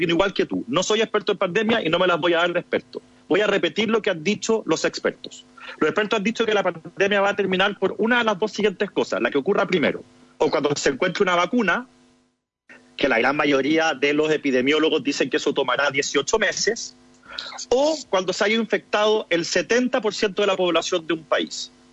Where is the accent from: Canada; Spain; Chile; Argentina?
Chile